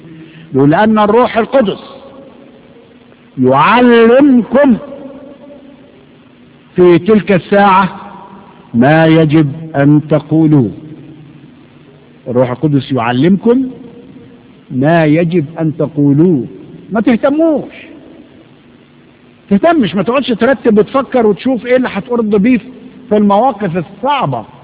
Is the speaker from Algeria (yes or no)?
no; Egypt; أنا أعرف ناس عندنا في مصر جهلة لا يعرفون القراءة والكتابة